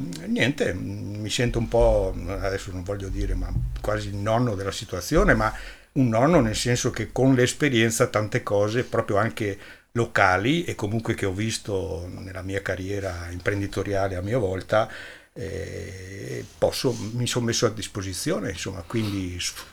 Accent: Agordo, Veneto, Italy; Sono agordino da 3 generazioni, amo Agordo, sono cresciuto sul Broi, vivo in Agordo e viva Agordo

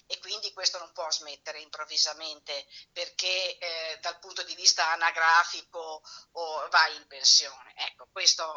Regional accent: Lamon, Veneto, Italy; Io sono di Lamont.

